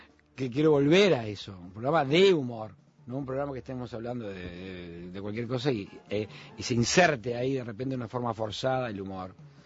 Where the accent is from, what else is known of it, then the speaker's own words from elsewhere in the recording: Montevideo, Uruguay; Nací en Montevideo, vivo en Montevideo y moriré en Montevideo.